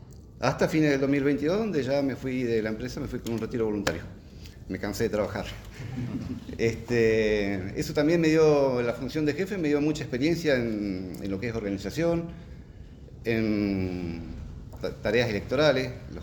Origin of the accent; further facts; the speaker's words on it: Zapala, Neuquén, Argentina; born there; soy nacido acá en Zapala